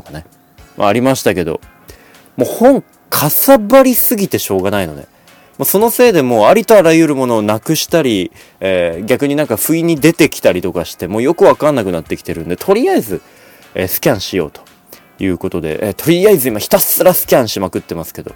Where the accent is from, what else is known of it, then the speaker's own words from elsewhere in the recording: Sapporo, Hokkaido, Japan; 僕がずーっと札幌生まれ札幌育ちですから、職場も今札幌ですから、札幌から出てないんです。